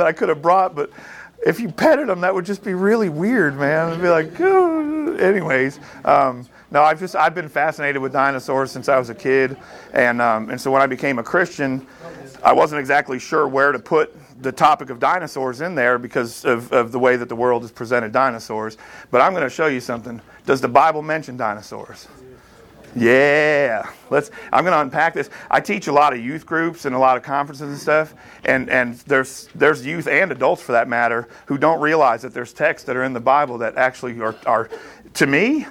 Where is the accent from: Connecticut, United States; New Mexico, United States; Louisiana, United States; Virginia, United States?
Connecticut, United States; I grew up in Connecticut, and we had the Peabody Museum over at Yale that had awesome dinosaur fossils